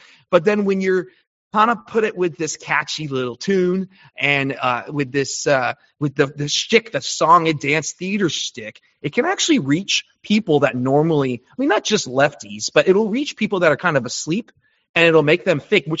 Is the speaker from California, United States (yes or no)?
yes; California, United States; I grew up in California, so I was surrounded by the liberal thing, but I never really took to it.